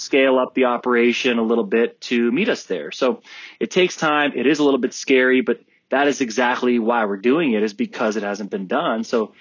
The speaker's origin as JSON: {"language": "English", "town": "Los Angeles", "region": "California", "country": "United States", "tie": "born or raised there", "said": "I grew up in Los Angeles too."}